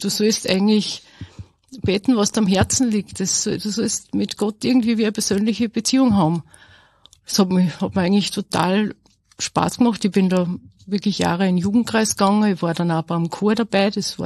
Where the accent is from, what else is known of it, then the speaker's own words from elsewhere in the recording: Asten, Upper Austria, Austria; ich komme aus Asten bei Enns und ich arbeite als Feinkostverkäuferin in Linz.